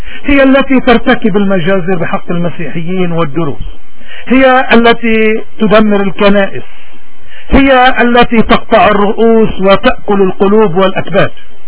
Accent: Lebanon; ولأننا كلبنانيين نعتبر أن إذلال أي لبناني والتعدي على أي لبناني واختراق أمن أي منطقة هو اختراق وتعدي على كل اللبنانيين

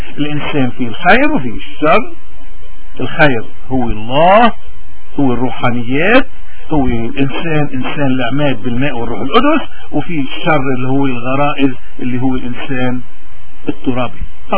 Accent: Lebanon

